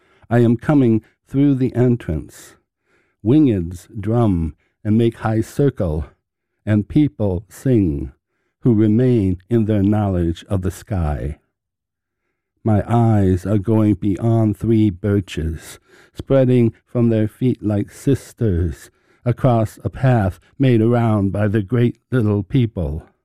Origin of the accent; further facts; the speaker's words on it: Waterloo, Iowa, United States; moved away as an adult; now in Madison, United States; I was born in Waterloo, Iowa, and grew up there and went to college at the University of Northern Iowa in Cedar Falls